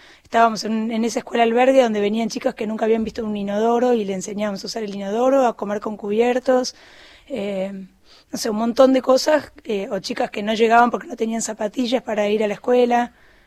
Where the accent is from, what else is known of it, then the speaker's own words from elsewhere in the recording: Buenos Aires, Argentina; born there; also born or lived in Añatuya; yo me fui a Añatuya, yo nací acá en Buenos Aires y me fui a Añatuya hace 10 años, 12 años ya en el 2006